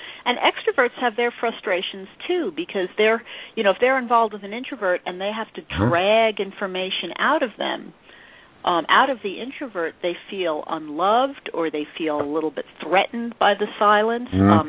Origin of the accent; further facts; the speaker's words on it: New York City, New York, United States; now in Texas, United States; By the way, I moved from New York City to Texas. So for me, New York City is let it all hang out.